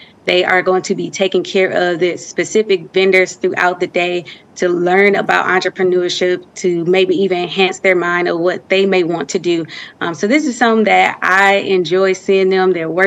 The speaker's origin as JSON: {"language": "English", "town": "Milwaukee", "region": "Wisconsin", "country": "United States", "said": "I'm actually from Milwaukee, Wisconsin. So I did my undergrad at Marquette University, and I was getting my criminology and law studies degree."}